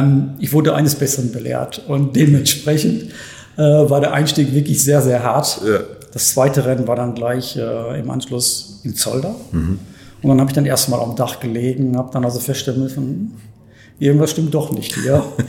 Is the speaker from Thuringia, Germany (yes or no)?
no; Bochum, North Rhine-Westphalia, Germany; Ich komme ursprünglich aus Bochum.